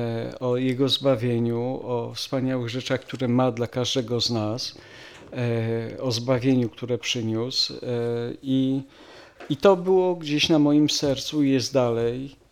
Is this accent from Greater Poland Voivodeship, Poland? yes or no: no; Kraków, Lesser Poland, Poland; Jestem z Huty, z Nowej Huty, spod Krakowa, czy Kraków pod Nową Hutą.